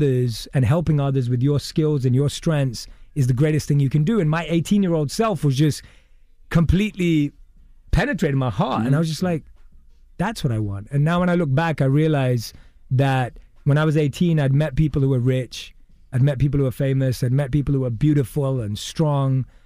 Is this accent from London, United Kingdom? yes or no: yes; London, United Kingdom; I was born and raised in London